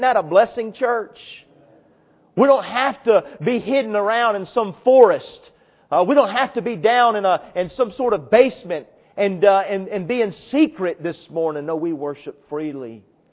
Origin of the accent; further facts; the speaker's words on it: United States; I'm an American through and through, and I'm thankful for my country